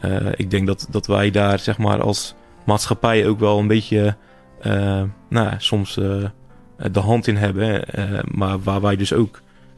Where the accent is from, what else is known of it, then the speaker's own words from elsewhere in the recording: Zeeland, Netherlands; ik kom sowieso uit Zeeland. Of tenminste, daar heb ik het grootste deel doorgebracht. En daar waren 10 jaar geleden nog maar weinig mensen met een andere etnische achtergrond.